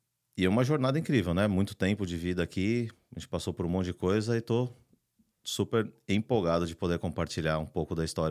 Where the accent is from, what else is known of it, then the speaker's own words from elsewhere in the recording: São Paulo, Brazil; moved away as an adult; Eu nasci e cresci em São Paulo, capital. Exato. E aí vim direto pra cá. Nunca tinha morado fora